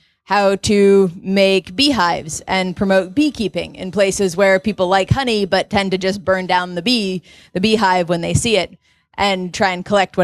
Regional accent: San Francisco, California, United States; I grew up in San Francisco and thereabouts.

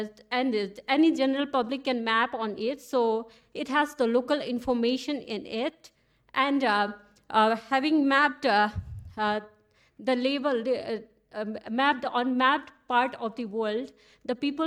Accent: Nepal; from Nepal.

